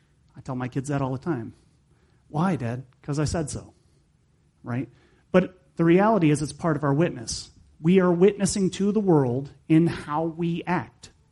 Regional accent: United States; As an American, I find that very hard.

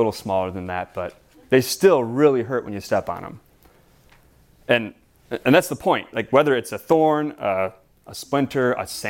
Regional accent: Florida, United States; And I remember as a kid growing up in Florida, we had these things called sand spurs.

